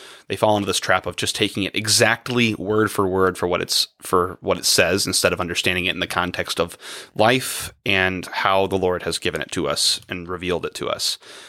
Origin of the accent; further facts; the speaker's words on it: United States; I'm an American.